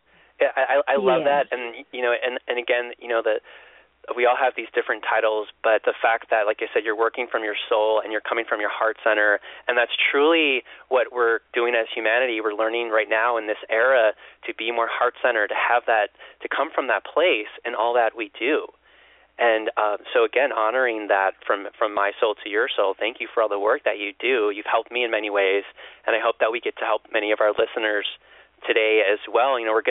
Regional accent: Chicago, Illinois, United States; You know, like for me, like I'm from Chicago, and you know that.

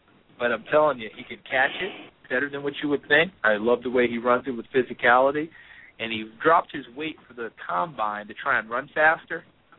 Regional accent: New Paltz, New York, United States; Turns out he's from my hometown, because you guys are New York guys. I'm from New Paltz, New York.

